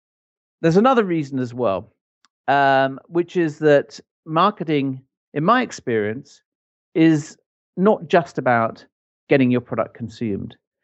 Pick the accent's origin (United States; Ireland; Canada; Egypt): Ireland; I grew up in Ireland and support the Irish national team